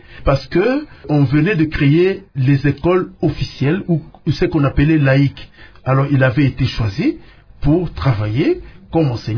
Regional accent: Kikwit, Kwilu, DR Congo; born there; Je suis né à Kikwit, le 6 novembre 1952.

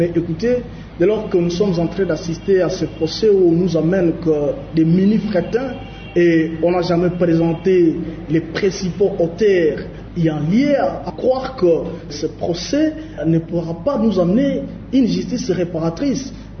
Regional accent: Beni, North Kivu, DR Congo; pour venir mourir ici chez nous à République démocratique du Congo, précisément à Beni

